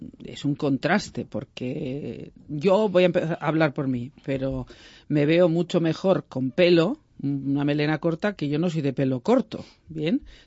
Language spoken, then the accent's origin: Spanish; Valencian Community, Spain; Yo que soy valenciana, prim pum.